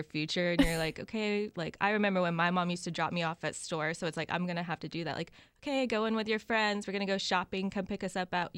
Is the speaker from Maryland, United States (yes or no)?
no; Jacksonville, Florida, United States; I am. Born and raised in Jacksonville.